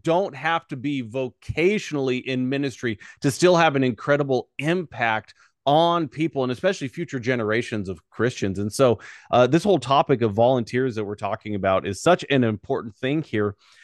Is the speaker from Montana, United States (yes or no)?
yes; Montana, United States; Rural America, I grew up in Montana, and my youth leader, he was also a volunteer.